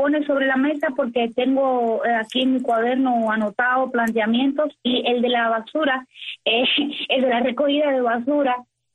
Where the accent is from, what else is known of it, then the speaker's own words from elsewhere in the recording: Cuba; como cubana viviendo y sintiendo esta situación